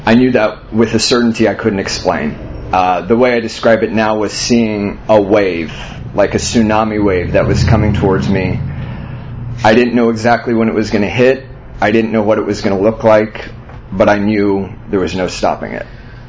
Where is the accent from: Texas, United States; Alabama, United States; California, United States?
Texas, United States; San Antonio; I grew up in San Antonio, Texas.